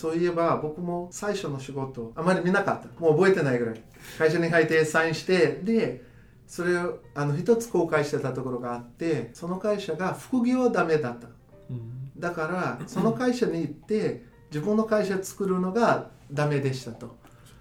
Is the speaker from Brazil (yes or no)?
yes; Brazil; だけど例えば僕ブラジル出身で、ブラジルで見た時に